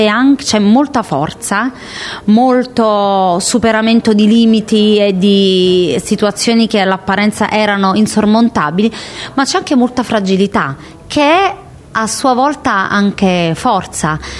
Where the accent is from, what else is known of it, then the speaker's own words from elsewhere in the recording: Naples, Campania, Italy; lei è casertana e io napoletana, quindi siamo campane.